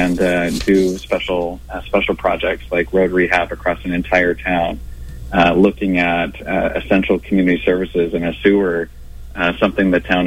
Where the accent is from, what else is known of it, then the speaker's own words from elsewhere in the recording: California, United States; growing up in Northern California